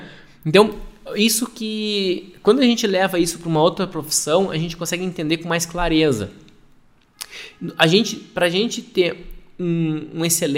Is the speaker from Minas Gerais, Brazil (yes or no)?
no; Passo Fundo, Rio Grande do Sul, Brazil; born there; eu nasci em Passo Fundo. Passo Fundo é nada mais, nada menos do que a capital do Planalto Médio. Leonardo, o que é Planalto Médio? Planalto Médio é um lugarzinho escondido do Rio Grande do Sul. Então, eu que nasci na capital do nada, numa cidadezinha pequenininha